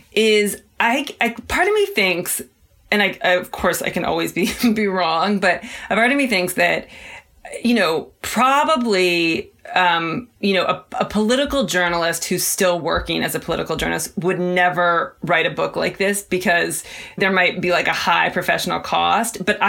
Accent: Cincinnati, Ohio, United States; Cincinnati, Ohio.

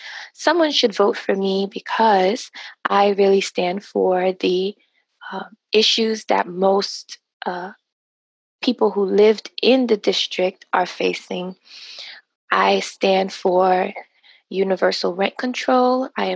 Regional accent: Brooklyn, New York, United States; I am 31 years old. I was born and raised here in Brooklyn and in Crown Heights, and I actually still live in the same apartment I grew up in. I come from Haitian American parents.

